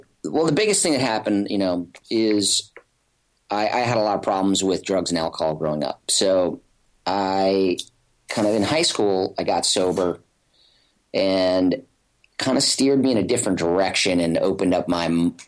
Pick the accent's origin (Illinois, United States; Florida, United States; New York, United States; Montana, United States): Montana, United States; Havre; I am from a little state, a big state with not a lot of people, called Montana.